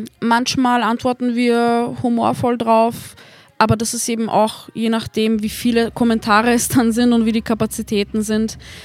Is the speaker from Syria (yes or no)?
no; Lower Austria, Austria; accent: Lower Austrian dialect; Ich rede in niederösterreichischen Dialekt.